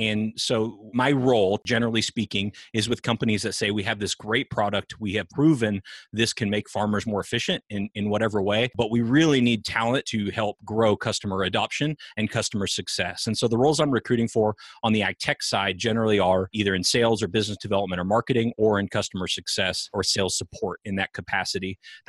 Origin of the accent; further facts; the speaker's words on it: California, United States; I grew up in Northern California on a hobby farm